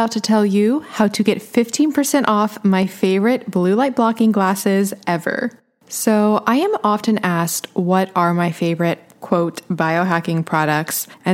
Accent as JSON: {"language": "English", "town": "Atlanta", "region": "Georgia", "country": "United States", "tie": "born or raised there", "also_born_or_lived": "Memphis, United States / Los Angeles, United States", "said": "I grew up in Atlanta and then Memphis and then LA."}